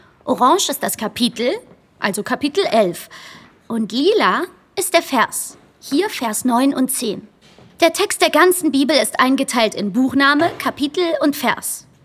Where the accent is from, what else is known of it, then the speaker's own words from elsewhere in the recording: Nuremberg, Bavaria, Germany; Nein, ich komme aus Nürnberg. Aber meine Großeltern kommen aus Griechenland.